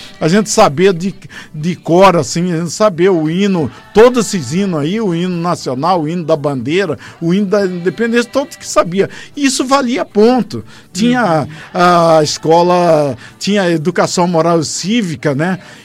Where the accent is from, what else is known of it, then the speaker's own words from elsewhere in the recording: Vila Bela, Mato Grosso, Brazil; Agora, voltando a falar da minha geração, que nós saímos de Vila Bela para Cuiabá para estudar naquela época, era tão difícil.